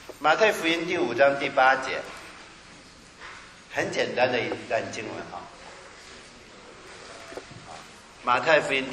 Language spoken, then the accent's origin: Chinese; China; 你要想多大就想多大，我们中国人叫异想天开。